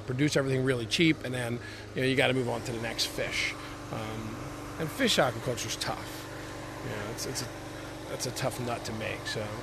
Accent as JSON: {"language": "English", "town": "Philadelphia", "region": "Pennsylvania", "country": "United States", "tie": "born or raised there", "said": "I grew up in the city. I grew up in Philadelphia, so I figured I got to get away from the city."}